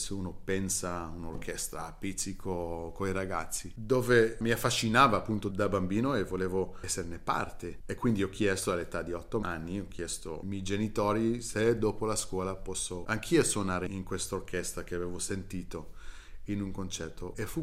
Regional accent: Beersheba, Southern District, Israel; Io mi sono cresciuto a Beersheva, che è una città non molto grande, a sud di Israele, quindi abbastanza provinciale.

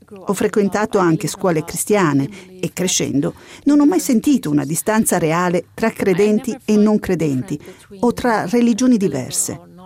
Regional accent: Iraq; lo sguardo tornava inevitabilmente alla mia terra natale, l'Iraq.

